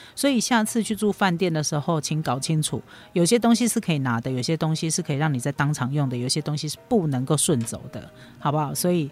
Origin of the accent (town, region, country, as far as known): Taiwan